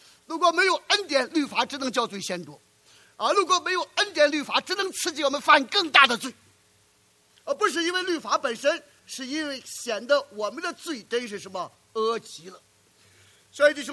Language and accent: Chinese; China; 我们中国人讲你的良心哪里去了